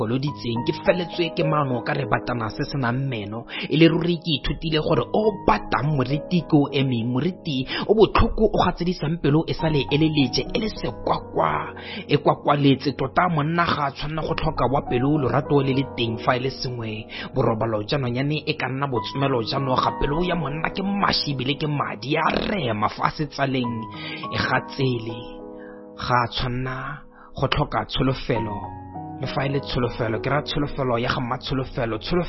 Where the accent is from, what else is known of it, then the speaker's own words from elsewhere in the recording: Botswana; I am a poet from Botswana.